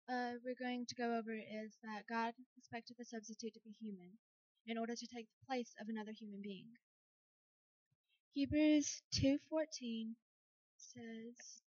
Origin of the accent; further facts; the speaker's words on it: Vail, North Carolina, United States; I'm from Vail. It's close to Boone.